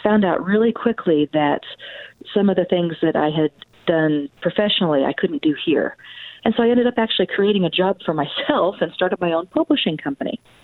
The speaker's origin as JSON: {"language": "English", "region": "Oregon", "country": "United States", "tie": "born or raised there", "said": "I was born and raised in Oregon. I'm actually a seventh generation Oregonian. I'm currently mayor of Baker City"}